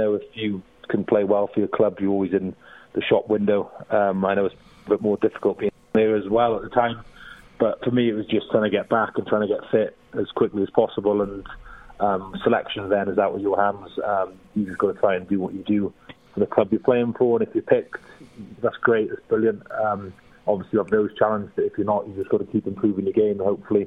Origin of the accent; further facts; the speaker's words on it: Pembroke, Wales, United Kingdom; Yeah, Pembroke, just a bit further down from Haverford West, so my accent's not too strong.